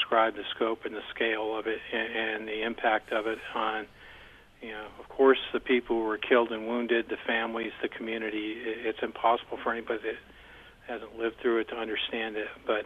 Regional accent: Palmyra, New York, United States; also born or lived in Rochester; I was born in Rochester, raised in Palmyra and Macedon.

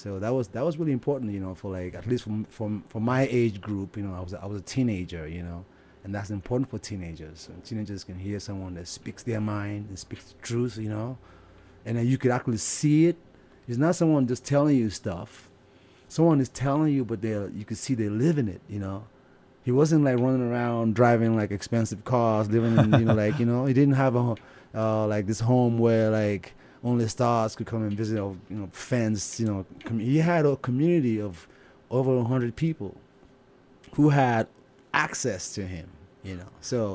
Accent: Lagos, Nigeria; But that was our answer, to a … when I was growing up.

